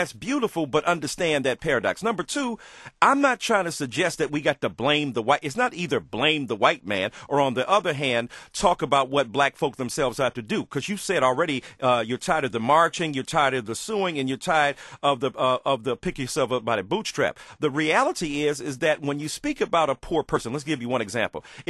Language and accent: English; Detroit, Michigan, United States; in the freedom of your home in Detroit, which is my hometown from where I hail